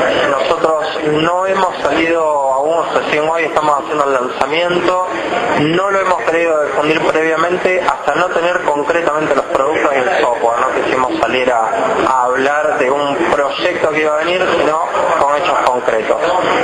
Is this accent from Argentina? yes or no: yes; Rosario, Santa Fe, Argentina; De Rosario, obviamente.